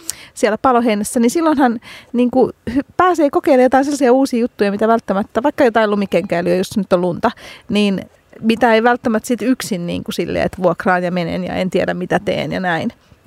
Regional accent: Helsinki, Uusimaa, Finland; Töölön kisahallilla. Lempipaikkoja, niin olen siitä vierestä kotoisin.

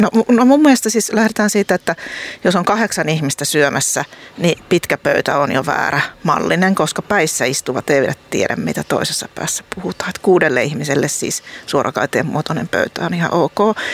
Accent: Ylöjärvi, Pirkanmaa, Finland; mähän olen kotoisin Tampereen kehyskunnasta Ylöjärveltä

